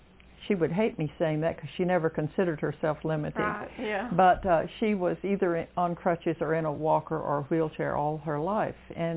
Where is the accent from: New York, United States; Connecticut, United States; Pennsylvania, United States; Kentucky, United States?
Kentucky, United States; Hindman; Well, I grew up in Hindman